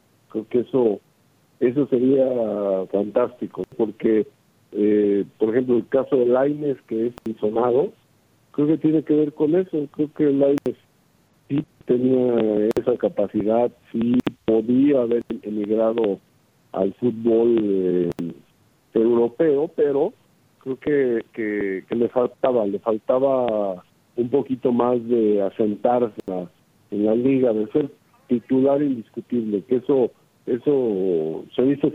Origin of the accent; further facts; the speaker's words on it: Mexico; Uno como mexicano que más quisiera